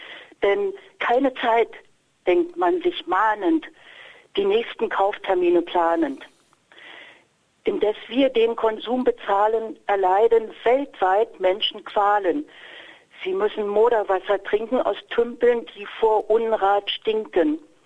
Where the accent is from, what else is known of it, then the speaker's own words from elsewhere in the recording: Berlin, Germany; born there; Ich lebe in Berlin und bin auch geborene Berlinerin